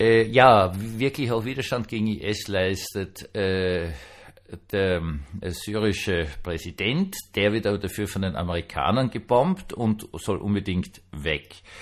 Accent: Austria; Also als Österreicher beschwert man sich immer gerne über die Deutschen.

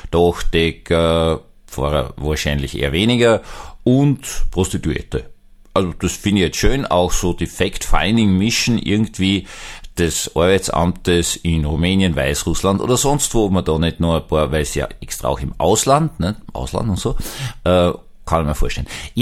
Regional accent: Austria; Weiß nicht genau, bin ja Österreicher

